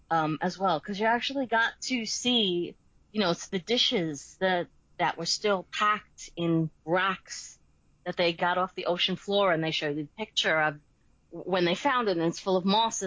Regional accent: New York, United States; And I'm Italian and I'm from New York.

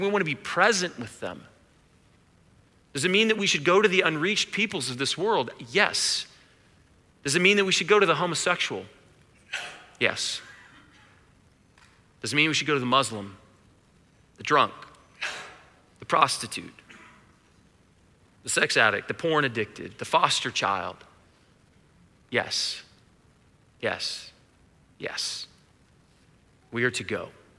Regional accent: United States; I mean, I was a guy growing up in College Hill in a middle-class family, going to CCA.

